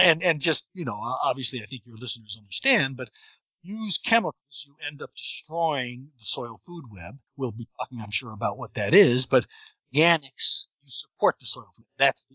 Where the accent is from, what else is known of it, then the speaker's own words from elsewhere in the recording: New York, United States; I grew up in New York in a very ritzy community, but I grew up on a farm situation in a sense.